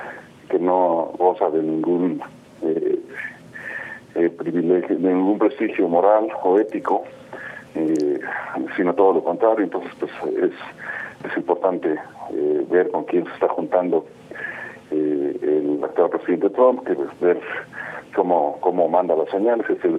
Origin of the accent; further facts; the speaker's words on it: Mexico; me da gusto como mexicano, como ciudadano mexicano